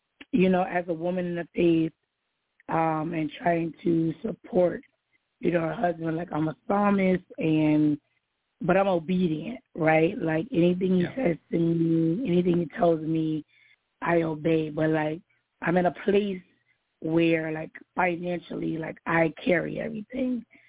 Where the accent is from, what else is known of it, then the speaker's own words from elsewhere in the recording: United States; and I'm an American, like I'm in America and my husband is in Jamaica.